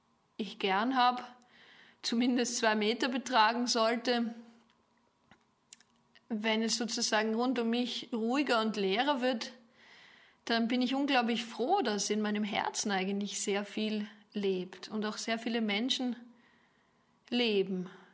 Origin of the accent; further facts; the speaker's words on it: Austria; ich bin in Österreich aufgewachsen und meine Eltern lassen sich durchaus auch noch als Nachkriegsgeneration rechnen.